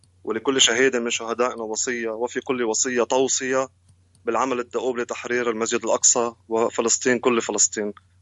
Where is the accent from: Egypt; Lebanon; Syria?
Lebanon; بالنسبة ليوم القدس العالمي، هناك رمزية لهذا اليوم عندنا في لبنان. منذ الصغر كنا ننتظر هذا اليوم بفارغ الصبر